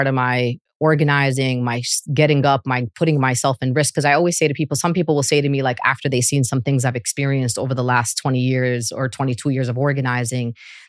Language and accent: English; Brooklyn, New York, United States; Well, first of all, I came from Brooklyn, just so we're clear.